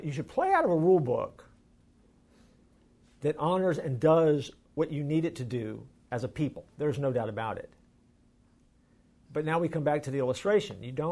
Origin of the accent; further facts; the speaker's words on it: Florida, United States; So I grew up in Central Florida, go out to Southwestern, go to school.